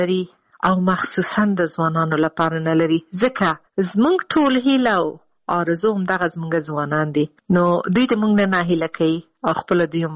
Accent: Afghanistan; now in abroad; دا چې زه د افغانستان نه باندې یم زه ورځې شمېرم چې زه بیرته کله خپل ملک ته ځم او بیرته خپل ټاټوبی خپل خلکو سره

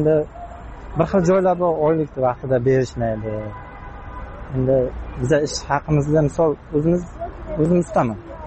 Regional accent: Qashqadaryo Region, Uzbekistan; Bizlar o'zim Qashqadaryodanman.

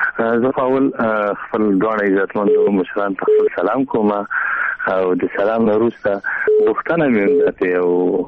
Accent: Afghanistan; موږ تاسو افغانان یو زمون په ولایت کې افغانۍ چلیږي نه چلیږي کالداري چلیږي

